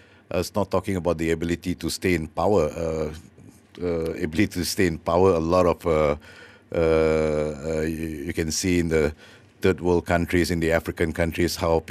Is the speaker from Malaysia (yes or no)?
yes; Malaysia; And as a Malaysian, people always ask you questions about the money deposited into the Prime Minister's account